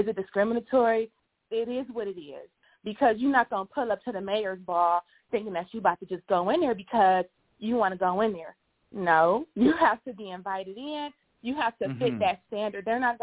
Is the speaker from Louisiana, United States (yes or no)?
no; Cleveland, Ohio, United States; And I've been in Miami multiple times, and I'm from Cleveland. We don't like that here.